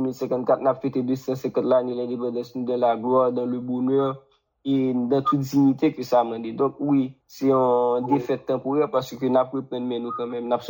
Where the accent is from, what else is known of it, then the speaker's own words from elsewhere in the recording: Haiti; en tant que haïtien, nous c'est aux autres, nous connaissons à plier, mais nous pas à casser.